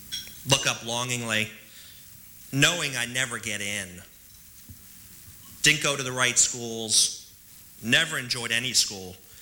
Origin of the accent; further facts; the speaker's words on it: Washington, District of Columbia, United States; last time I was in town, and this is my hometown, Washington. I grew up here.